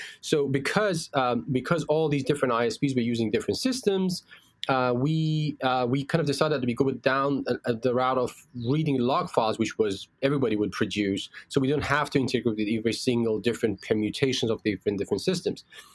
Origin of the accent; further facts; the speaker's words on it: Iran; Oh, so I grew up, of all places, in Iran, which is a country that's mostly associated with burning American flag and all.